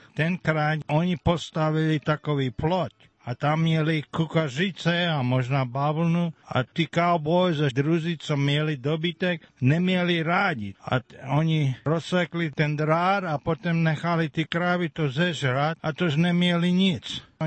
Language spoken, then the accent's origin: Czech; Texas, United States; Já jsem od Bear County a druzí jsou po celý Texas.